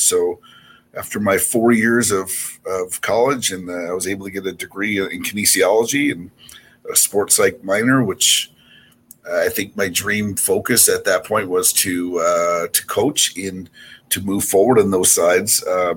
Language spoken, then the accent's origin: English; Eau Claire, Wisconsin, United States; But so growing up in Eau Claire, I was able to play hockey, baseball, and football as a young man all the way through high school.